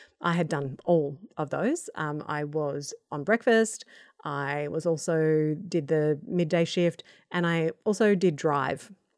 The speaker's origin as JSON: {"language": "English", "town": "Melbourne", "region": "Victoria", "country": "Australia", "tie": "born or raised there", "moved": "as an adult", "said": "ex-Melbourneite, haven't lived there since I was 26, but lived here now for 23 years. But I grew up in Melbourne"}